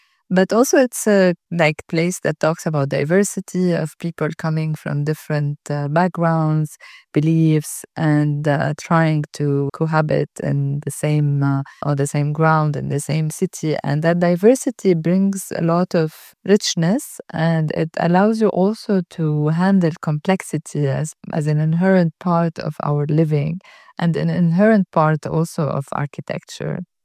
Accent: Beirut, Beirut Governorate, Lebanon; I grew up in Beirut looking at the city being built and rebuilt.

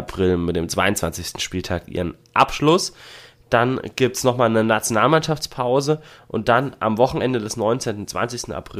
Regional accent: Mainz, Rhineland-Palatinate, Germany; freut mich natürlich als Mainzer Bub besonders.

